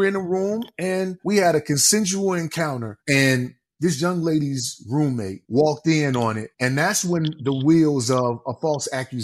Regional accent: Chicago, Illinois, United States; So we grew up south side of Chicago and attended the same high school a little bit outside of Chicago in the suburbs.

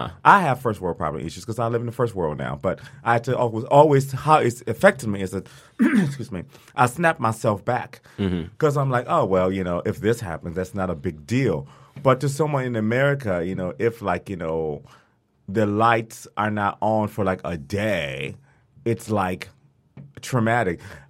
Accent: Liberia; I'm from Liberia. I don't say I'm from the war.

